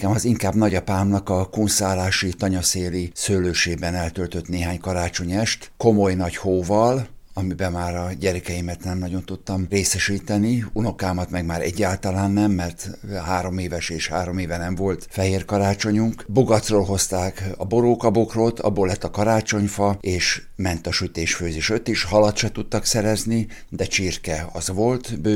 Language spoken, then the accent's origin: Hungarian; Budapest, Hungary; A Ferencváros szélén nőttem fel, ahol a bérházakban élő szakmunkás polgári rétegnek a karácsonyi hagyományai sorjáztak évről évre.